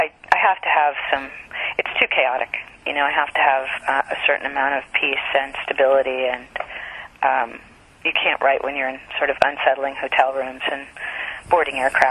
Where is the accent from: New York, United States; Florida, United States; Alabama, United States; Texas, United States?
Texas, United States; also born or lived in Oklahoma; I grew up in Texas and Oklahoma. I went to Wellesley for undergrad, fell in love with the East Coast